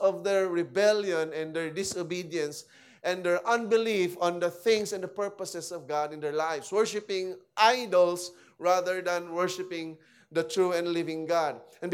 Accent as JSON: {"language": "English", "town": "Marikina", "region": "Metro Manila", "country": "Philippines", "said": "And we came from Marikina. We lived there."}